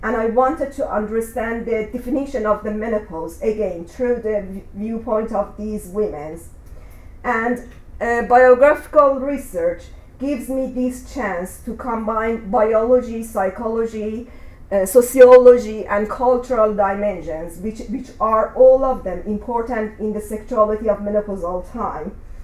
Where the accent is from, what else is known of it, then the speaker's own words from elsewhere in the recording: Iran; moved away; Although I am an Iranian and I'm away from Iran only for 3 years, but they assume that I have to do research about women here, not back again to my country.